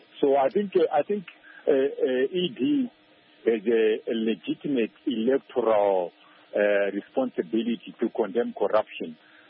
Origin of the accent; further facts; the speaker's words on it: Harare, Zimbabwe; I am from Harare and Zimbabwe